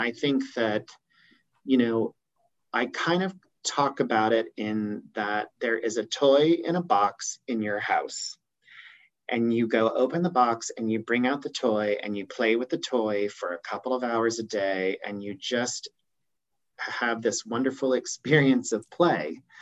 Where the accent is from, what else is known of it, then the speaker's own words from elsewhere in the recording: Illinois, United States; now in New York, United States; I grew up in rural Southern Illinois and went to a state school 10 minutes from my hometown.